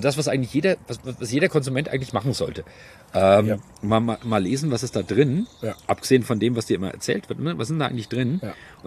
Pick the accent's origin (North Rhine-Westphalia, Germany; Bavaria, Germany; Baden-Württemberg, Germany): Bavaria, Germany; Kronach; als Oberfranke, wie gesagt, aus Kronbach geboren